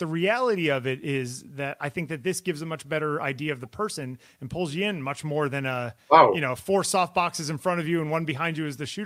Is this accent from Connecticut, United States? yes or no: yes; Connecticut, United States; I grew up in Connecticut. I think it's like some weird Puritan thing.